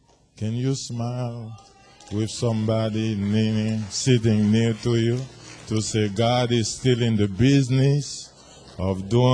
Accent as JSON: {"language": "English", "town": "Port-au-Prince", "region": "Ouest", "country": "Haiti", "second_language": "English", "said": "And you can tell I'm not from United States. I'm from Port-au-Prince, Haiti, where we speak Creole and French."}